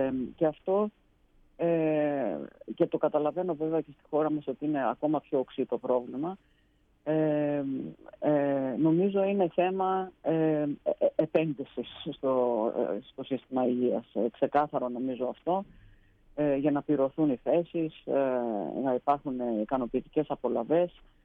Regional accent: Epirus, Greece; ήμουν στην Ήπειρο, στην πατρίδα μου, το καλοκαίρι

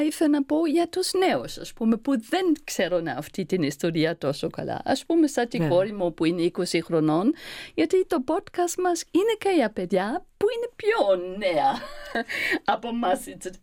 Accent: Germany; καλό για μένα που δεν τα ξέρω τόσο καλά, γιατί μεγάλωσα στη Γερμανία

